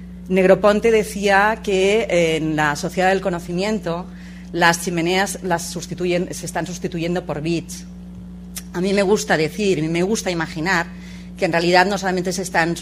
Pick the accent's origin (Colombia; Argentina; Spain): Spain; Catalonia; De unido, que dirían en Cataluña, que es de donde vengo.